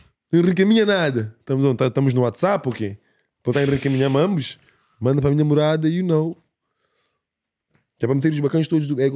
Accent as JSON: {"language": "Portuguese", "country": "Portugal", "said": "Eu sou português."}